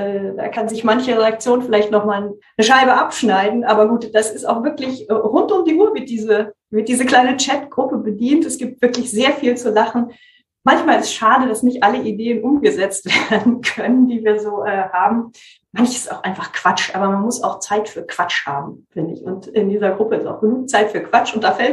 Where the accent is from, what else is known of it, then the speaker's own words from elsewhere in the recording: West Germany, Germany; Ich komme ja aus Westdeutschland.